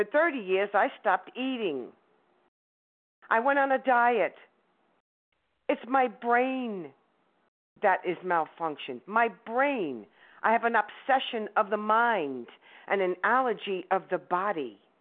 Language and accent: English; New York, United States; I am from Upper Westchester.